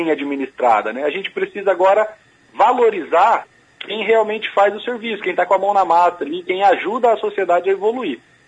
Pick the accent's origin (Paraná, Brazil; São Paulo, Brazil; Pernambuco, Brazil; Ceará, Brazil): Paraná, Brazil; Goioerê; now in Maringá, Brazil; Eu sou de Maringá há 21 anos já, né? Sou em Maringá nesse tempo aí. Vim de uma cidade um pouco menor, que é Goiuerê.